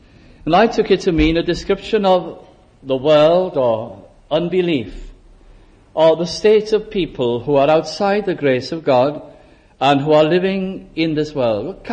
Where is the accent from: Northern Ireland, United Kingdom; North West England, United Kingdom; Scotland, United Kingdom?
North West England, United Kingdom; I was brought up in South Lancashire, and the town I lived in was just on the edge of the moorlands.